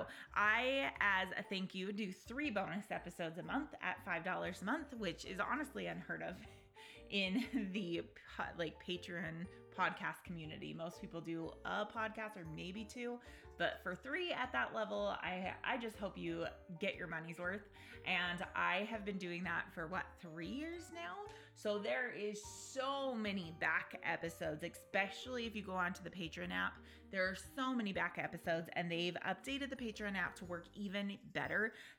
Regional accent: Layton, Utah, United States; Shout out to Kaysville, Utah. I'm from Layton originally, Utah.

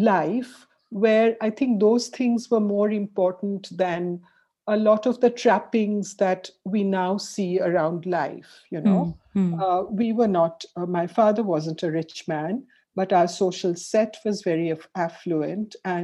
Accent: Kolkata, West Bengal, India; Okay, so I grew up in Calcutta, which we now know as Kolkata, but it's still Calcutta for me.

